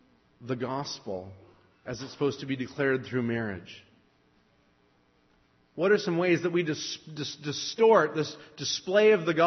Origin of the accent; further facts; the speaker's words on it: Canada; now in United States; My home country of Canada